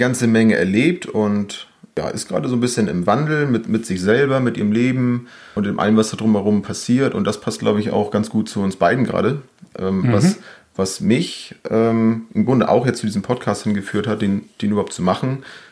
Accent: Bad Segeberg, Schleswig-Holstein, Germany; ich bin 38, tatsächlich schon. Und wir kommen beide aus Segeberg. Wir sind fast Nachbarn.

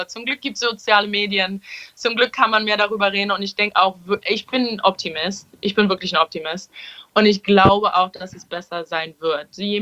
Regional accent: Berlin, Germany; ich bin in Schöneberg aufgewachsen und ich bin mit vielen Türken und Arabern aufgewachsen

